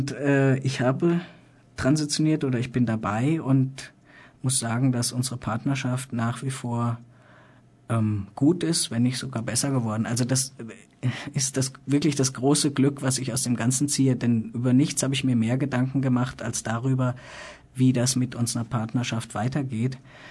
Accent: Germany; Wir sind beide Deutsche

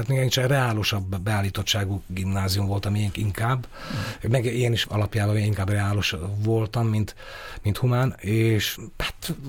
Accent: Slovakia; now in Komárno, Slovakia; a Garam folyó, mert ott folyik el a város alatt. Tehát a gyerekkoromat a Garamon töltöttem nagy részt, mindenféle betyársággal együtt, és azóta is meg is maradt ez a vízközelségem

